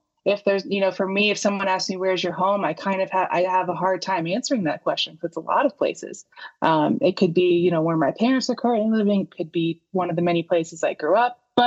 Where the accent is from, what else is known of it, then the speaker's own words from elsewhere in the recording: Florida, United States; growing up in Central Florida, we went to a Methodist church until they stopped talking about the Bible. And then we went to a Baptist church where I really grew in faith.